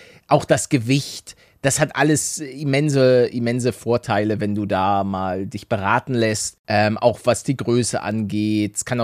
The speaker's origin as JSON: {"language": "German", "region": "Hamburg", "country": "Germany", "tie": "born or raised there", "said": "ich bin gebürtiger Hamburger Und mein Vater und auch noch meine Mutter, die wohnen eben in Hamburg beziehungsweise in der Nähe."}